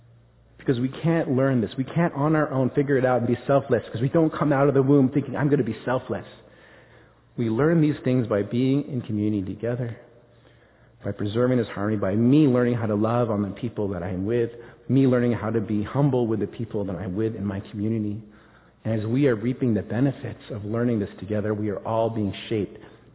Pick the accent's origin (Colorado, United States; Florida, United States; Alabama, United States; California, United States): California, United States; Irvine; I think about now growing up in Irvine and how the access to education I have here versus maybe in the Philippines.